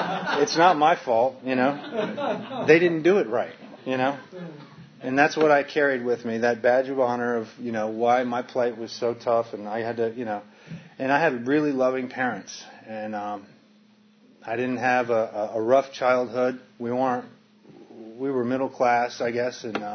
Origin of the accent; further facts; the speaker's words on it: Connecticut, United States; I was born in Connecticut. My parents, they were old hippies. You know, they went to Woodstock, and they lived out on this farm up in upstate Connecticut.